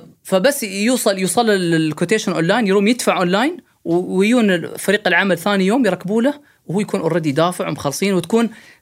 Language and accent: Arabic; United Arab Emirates; هذه السيارة على فكرة الوكيل هنا عندنا في الإمارات